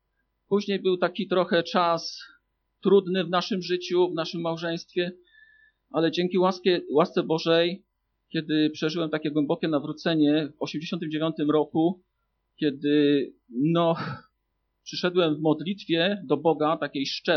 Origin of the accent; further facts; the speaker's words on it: Kuźnia Raciborska, Silesian Voivodeship, Poland; z Kuźni Raciborskiej.